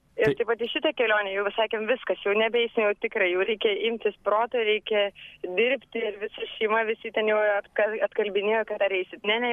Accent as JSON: {"language": "Lithuanian", "town": "Klaipėda", "region": "Klaipėda County", "country": "Lithuania", "said": "Esu iš Klaipėdos ir čia mano jau trečioji kelionė."}